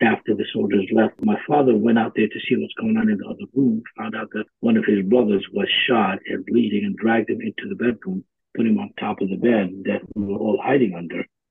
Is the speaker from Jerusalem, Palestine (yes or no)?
yes; Jerusalem, Palestine; We come from a family that has been in Jerusalem since the late 1700s.